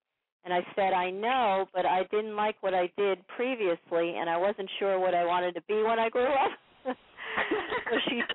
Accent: New York, United States; also born or lived in Anchorage, Alaska; Well, I used to live in Anchorage, Alaska. I'm from New York

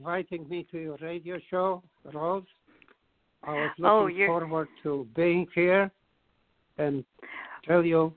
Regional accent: Łódź, Łódź Voivodeship, Poland; The resort place was only 10 miles out of town, out of the city of Lodz, my hometown, but it took the horse a whole day to get there.

